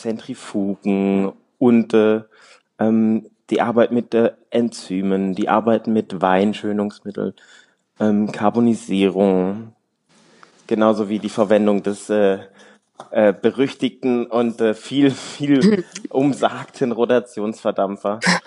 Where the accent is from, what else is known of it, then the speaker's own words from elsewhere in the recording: Baden-Württemberg, Germany; Also ich komme aus dem Schwarzwald, Schwarzwälder Jung.